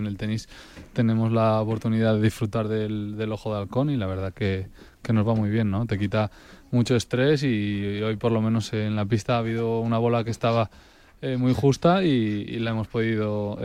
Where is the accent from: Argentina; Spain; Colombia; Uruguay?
Spain; como deportista y como tenista español, pues jugar aquí nos hace dar un plus